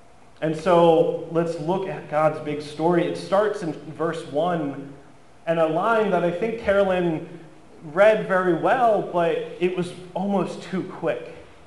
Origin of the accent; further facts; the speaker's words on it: Ocean City, New Jersey, United States; I attended a wedding down in South Jersey in Ocean City, my hometown